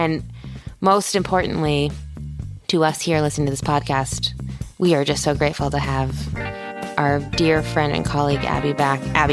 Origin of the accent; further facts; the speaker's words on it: East Coast, United States; now in California, United States; I obviously am new to California. I grew up on the East Coast where there's weather.